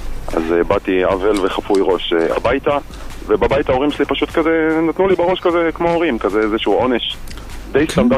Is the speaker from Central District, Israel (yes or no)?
yes; Rishon LeZion, Central District, Israel; גדלתי בעוונותיי בראשון לציון.